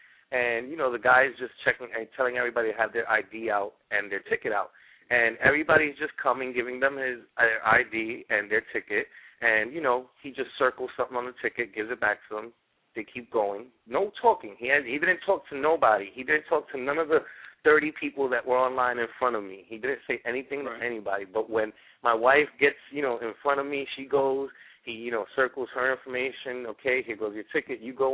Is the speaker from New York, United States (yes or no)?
yes; New York City, New York, United States; I was, you know, just polarizing a character of growing up in New York City as a, you know, Latin kid.